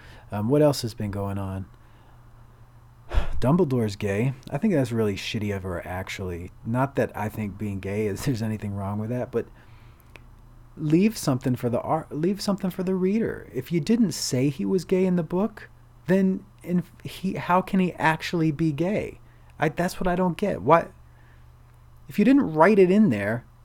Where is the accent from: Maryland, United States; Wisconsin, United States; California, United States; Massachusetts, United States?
Massachusetts, United States; Boston; I'm not a big baseball fan, but I'm a Boston fan now. I'm from Boston.